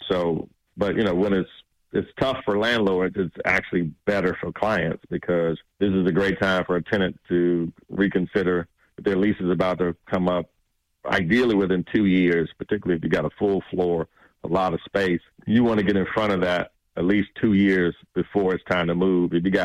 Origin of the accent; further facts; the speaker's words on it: Atlanta, Georgia, United States; I was born and raised in the West Side.